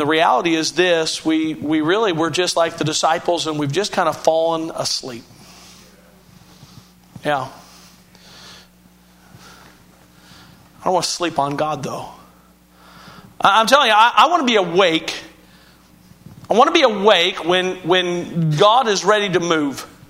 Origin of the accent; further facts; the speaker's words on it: Kansas, United States; I grew up in Kansas. We don't lock our doors in Kansas.